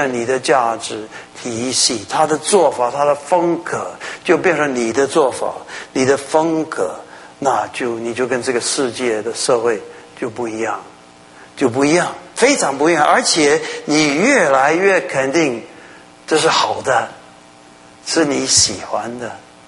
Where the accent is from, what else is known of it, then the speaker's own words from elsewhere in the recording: Taiwan; 我们台湾话